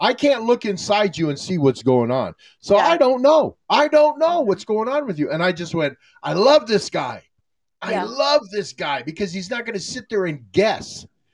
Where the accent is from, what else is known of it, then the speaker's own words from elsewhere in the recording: Arizona, United States; And where we grew up in Arizona, our neighborhood, we had alleys.